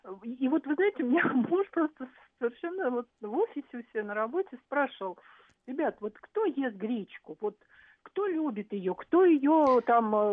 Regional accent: Moscow Oblast, Russia; Я из Подмосковья.

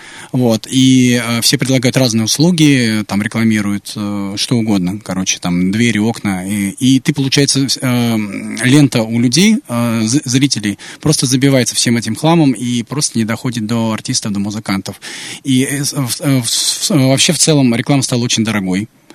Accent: Moscow, Russia; я из Москвы

